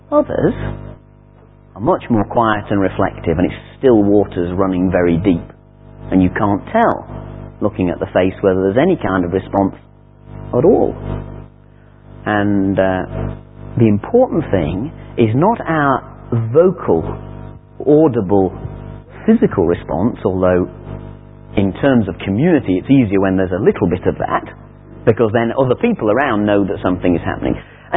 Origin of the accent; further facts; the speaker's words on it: Australia; I mean, we're Australian. I mean, we just sit there.